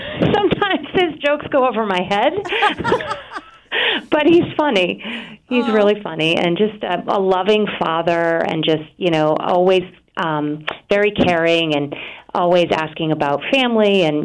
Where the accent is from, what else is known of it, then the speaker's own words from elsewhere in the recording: New England, United States; And I think, you know, growing up in New England, it helped to spark that interest too.